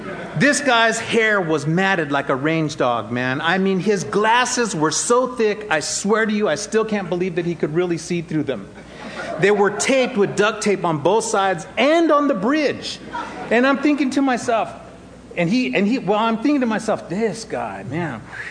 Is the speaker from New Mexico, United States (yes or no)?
yes; New Mexico, United States; By the way, I'm from New Mexico, not from Alabama, therefore the beaner.